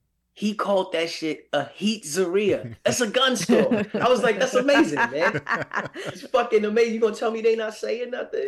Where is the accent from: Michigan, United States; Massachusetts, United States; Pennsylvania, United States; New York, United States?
New York, United States; Like, I'm from New York, man. Mm-hmm. You know what I'm saying? I'm from New York.